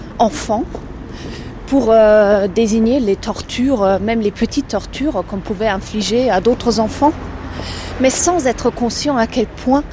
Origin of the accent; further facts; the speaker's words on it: Germany; je ne pouvais quand même pas changer le fait que je suis allemande.